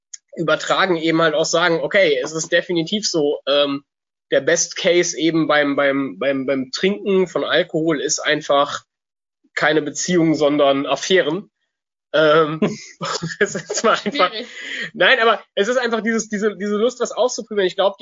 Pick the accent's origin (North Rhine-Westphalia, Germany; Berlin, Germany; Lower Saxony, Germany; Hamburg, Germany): North Rhine-Westphalia, Germany; Cologne; ich in meiner Kindheit und Jugend in Köln, Belgien liegt sehr, sehr nah.